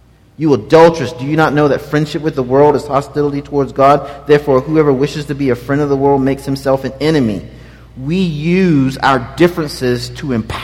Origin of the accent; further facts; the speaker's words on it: the South, United States; I grew up in the South. I'm a first-generation post-segregation kid.